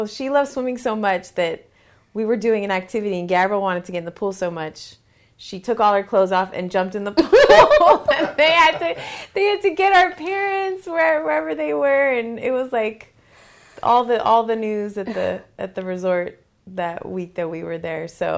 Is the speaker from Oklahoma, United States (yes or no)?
no; Wilmington, Delaware, United States; now in Washington, United States; I was also born and raised in Wilmington, Delaware. I live in the D.C. metro area now, but come back up to Delaware as often as possible.